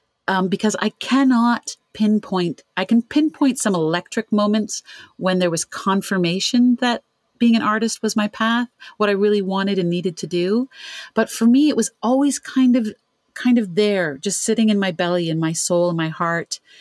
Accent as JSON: {"language": "English", "region": "Ontario", "country": "Canada", "said": "I'm from Canada, from Ontario."}